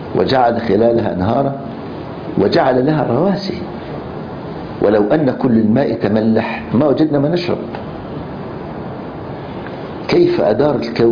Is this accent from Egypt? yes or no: yes; Egypt; رحنا نصطاد سمك في البحر الأحمر عندنا في مصر